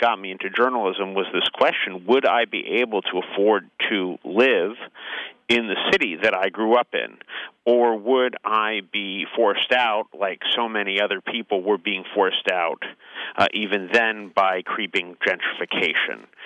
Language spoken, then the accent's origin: English; San Francisco, California, United States; Well, I grew up in San Francisco. I'm 42 years old.